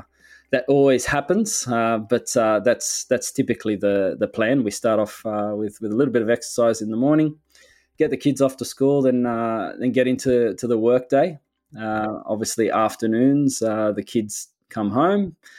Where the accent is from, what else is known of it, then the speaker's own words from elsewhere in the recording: Sydney, New South Wales, Australia; So I was born and raised here in Sydney.